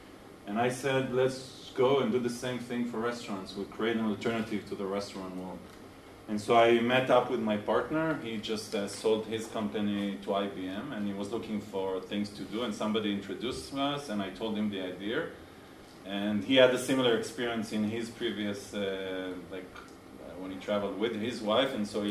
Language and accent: English; Haifa, Haifa District, Israel; now in Tel Aviv, Israel; I grew up in Israel, in Haifa, if you know Haifa. And I'm married, I have two kids. I'm living today in Tel Aviv, and actually moving to San Francisco next month.